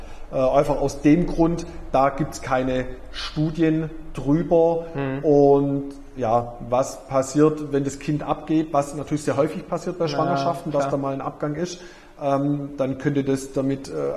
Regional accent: Herrenberg, Baden-Württemberg, Germany; Weil ich bin in Herrenberg aufgewachsen, da war die ganze Straße nur belebt.

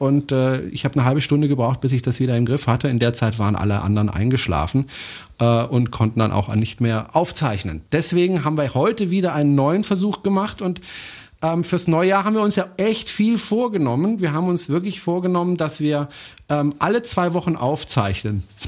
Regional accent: France; German is a second language; now in Germany; Ich bin Franzose

